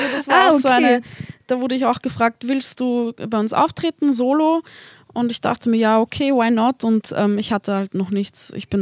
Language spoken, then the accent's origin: German; Lower Austria, Austria; accent: Lower Austrian dialect; Ich rede in niederösterreichischen Dialekt.